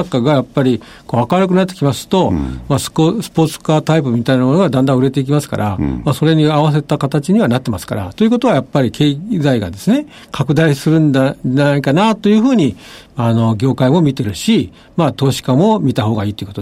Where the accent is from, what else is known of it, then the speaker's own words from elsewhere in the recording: Kanagawa, Japan; 私、神奈川県民ですから、見物させていただきますけどね。